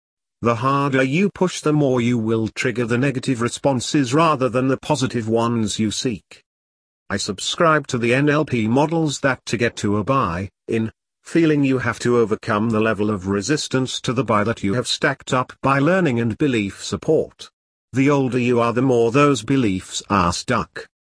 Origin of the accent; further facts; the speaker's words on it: Stoke Newington, London, United Kingdom; I grew up in Stoke Newington, which was an area settled by the Windrush generation.